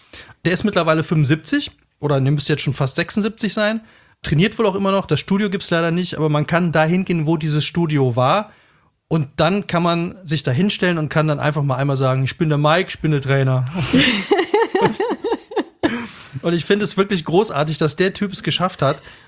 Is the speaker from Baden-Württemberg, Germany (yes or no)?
no; North Rhine-Westphalia, Germany; ich komme aus dem Kölner Raum